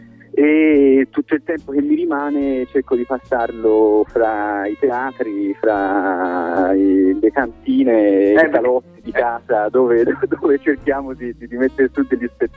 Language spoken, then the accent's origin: Italian; Tuscany, Italy; accent: Tuscan; Bensì sono toscano, toscanissimo, sì, vengo dalla provincia di Firenze e questo sì, ahimè, lo sentirete sia oggi e domani, spero un po' meno.